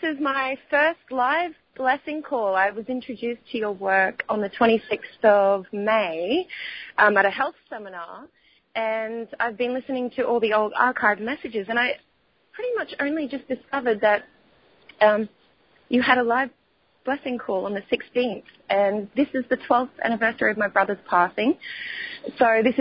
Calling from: Australia; I'm calling from the Golden Shores of Australia this morning.

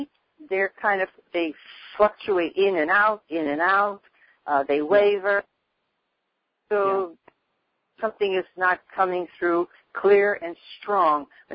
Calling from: Iowa, United States; I'm calling from Iowa.

